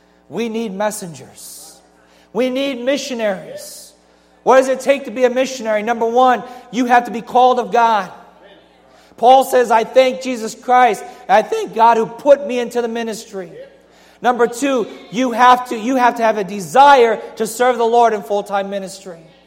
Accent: Detroit, Michigan, United States; I grew up in Eastside Detroit.

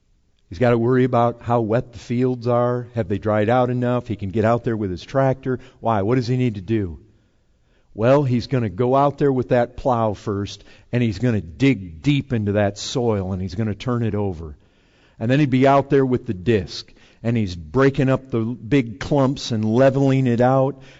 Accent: Michigan, United States; We have other stuff here, cactus and other things that poke you. But growing up in Michigan, I remember this great big briar patch back there.

